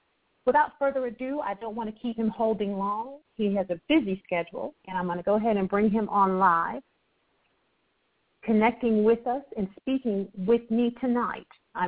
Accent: Akron, Ohio, United States; Chris, I was born and raised in Akron, Ohio.

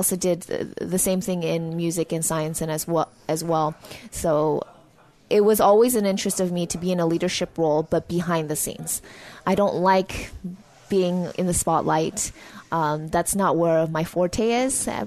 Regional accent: Berkeley, California, United States; because I grew up in Berkeley, right across the bridge

